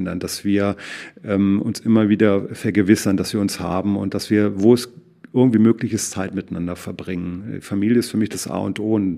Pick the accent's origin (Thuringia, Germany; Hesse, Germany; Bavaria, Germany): Thuringia, Germany; Bornhagen; weil ich auf dem Weg von Bornhagen, meinem Heimatort, nach Erfurt war